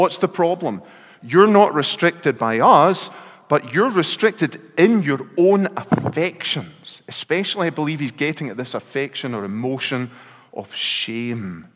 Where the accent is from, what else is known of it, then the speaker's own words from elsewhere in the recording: Scotland, United Kingdom; Culture. I'm Scottish.